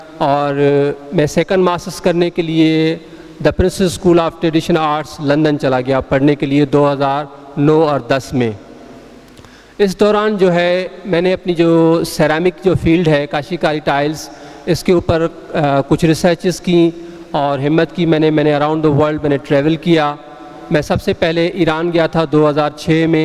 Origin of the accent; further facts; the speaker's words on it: Nasarpur, Sindh, Pakistan; میرا تعلق ہے حیدرآباد سے، کچھ آگے میرا ایک چھوٹا سا ٹاؤن ہے نصر پور کے نام سے، اور میرا تعلق اس فیملی سے ہے جس کاشیکاری کہتے ہیں،